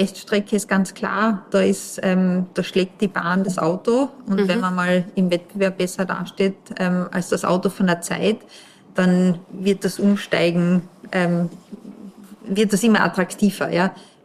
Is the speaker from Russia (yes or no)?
no; Austria; Aber da sind wir schon stolz als Österreicher